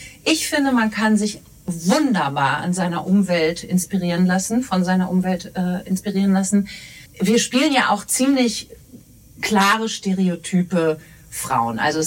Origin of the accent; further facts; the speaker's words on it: Berlin, Germany; also born or lived in Bielefeld; Ich komme aus Berlin und freue mich hier in dieser schönen Komödie Bielefeld zu sein, in meiner einstigen Heimatstadt Bielefeld